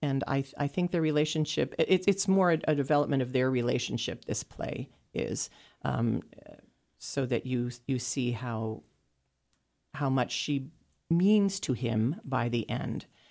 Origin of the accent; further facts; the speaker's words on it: Pennsylvania, United States; So I'm from Pennsylvania, but I don't really speak like the people in Pennsylvania.